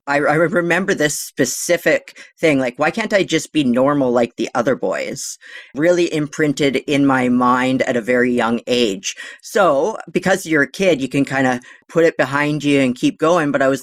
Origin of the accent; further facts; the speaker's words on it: British Columbia, Canada; So I grew up on Vancouver Island with BC and Canada.